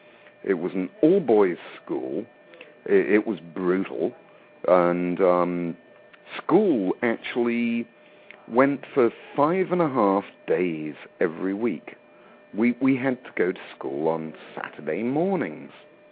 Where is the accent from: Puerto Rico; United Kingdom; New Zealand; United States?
United Kingdom; England; I grew up in England, although...